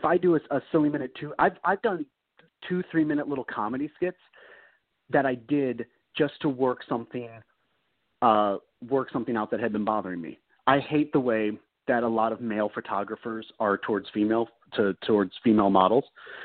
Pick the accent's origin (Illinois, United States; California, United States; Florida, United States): Illinois, United States; Chicago; I'm from Chicago. It was a big deal when Spike Lee made Chirac